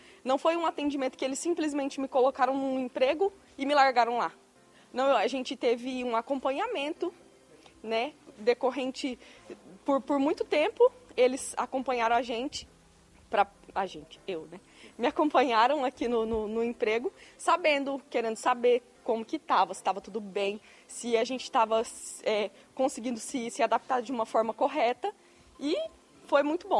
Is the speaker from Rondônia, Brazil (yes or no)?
yes; Rondônia, Brazil; moved away as an adult; now in Portugal; Então, meu esposo e eu viemos de Rondônia, no caso, para cá.